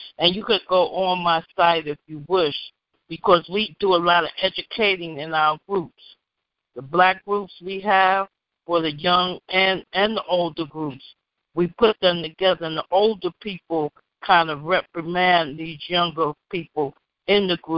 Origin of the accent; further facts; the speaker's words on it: New York City, New York, United States; I'm from the Bronx, but I worked in Manhattan.